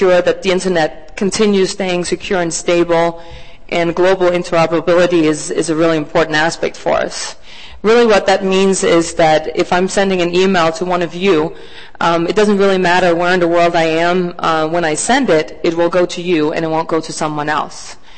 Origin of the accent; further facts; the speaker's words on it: Denmark; English is a second language; moved away as an adult; now in Los Angeles, United States; I'm from Denmark, as Anne-Marie said, we decided to take this in English, and I think maybe that's my fault because my Swedish is not that good.